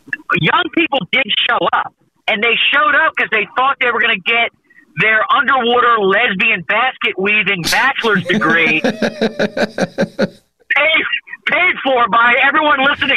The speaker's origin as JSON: {"language": "English", "town": "Philadelphia", "region": "Pennsylvania", "country": "United States", "said": "I am from Philadelphia"}